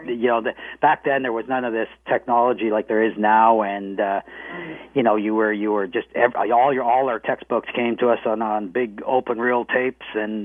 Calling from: British Columbia, Canada; I'm calling from Vancouver Island in British Columbia, the West Coast. It's fairly close to Seattle.

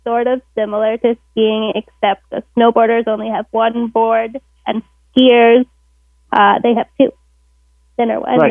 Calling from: British Columbia, Canada; I'm calling from Canada. British Columbia, Canada, actually.

